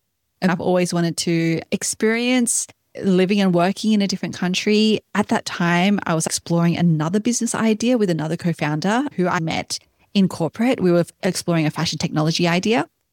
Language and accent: English; Australia; moved away as an adult; now in United States; I'm based in Texas now. I grew up in Australia.